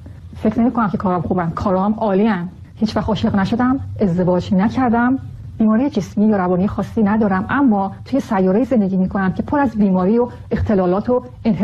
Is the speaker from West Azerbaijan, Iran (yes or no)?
yes; Urmia, West Azerbaijan, Iran; توی ایران شهر ارومیه به دنیا اومدم، متولد ماه فروردین، توی ایران بزرگ شدم،